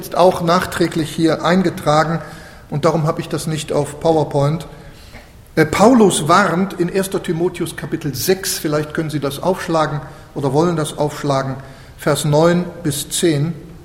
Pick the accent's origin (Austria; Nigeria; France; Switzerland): Switzerland; ich bin ja Schweizer.